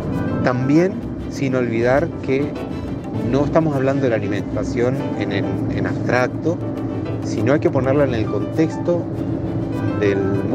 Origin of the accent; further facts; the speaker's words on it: Uruguay; soy médico uruguayo.